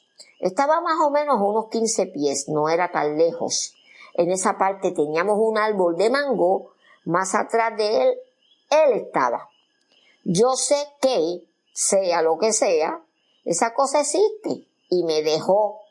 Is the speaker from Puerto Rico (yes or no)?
yes; Ponce, Puerto Rico; Soy de Ponce.